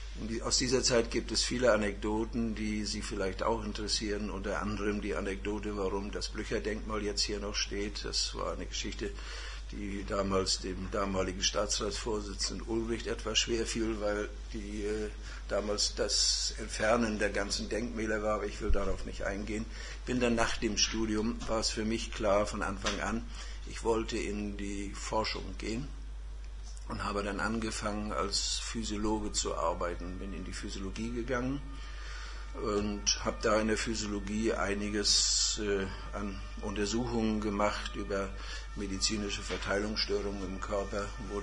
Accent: Teterow, Mecklenburg-Vorpommern, Germany; born there; Ich bin geboren in dem Ort, der heute von sich in Anspruch nimmt, der Mittelpunkt Mecklenburg-Vorpommern zu sein, nämlich in Tederow.

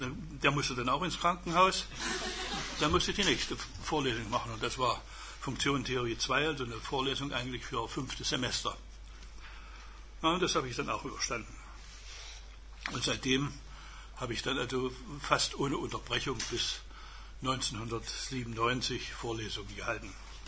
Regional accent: Ammendorf, Saxony-Anhalt, Germany; born there; ich bin 1928 geboren in Ammendorf. Und Ammendorf war damals ein Industriedorf, bedeutende Braunkohlenindustrie, chemische Industrie, Waggonfabrik

